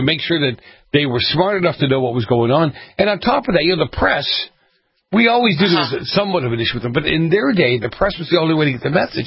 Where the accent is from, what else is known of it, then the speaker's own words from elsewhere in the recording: Boston, Massachusetts, United States; accent: Boston; Yeah, when he found out I was from Boston, then he tried to make fun of my Boston accent.